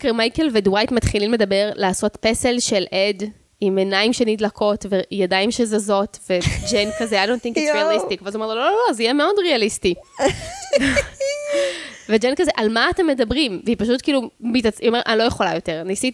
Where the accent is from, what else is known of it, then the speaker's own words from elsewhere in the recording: Jerusalem, Jerusalem District, Israel; אני גדלתי בירושלים